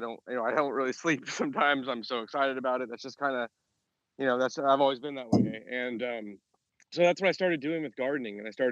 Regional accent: Oklahoma, United States; I'm from Oklahoma

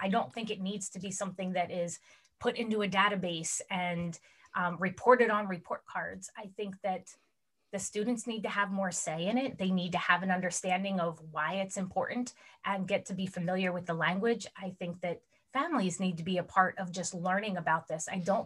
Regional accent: Pennsylvania, United States; So I'm from Pennsylvania, and a number of years ago, we had social emotional learning standards.

